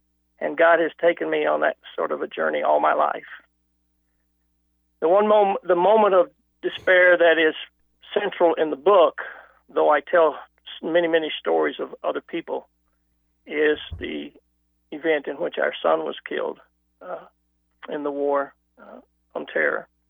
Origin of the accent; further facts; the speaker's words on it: Arkansas, United States; I was adopted at the age of five, and I grew up in Arkansas.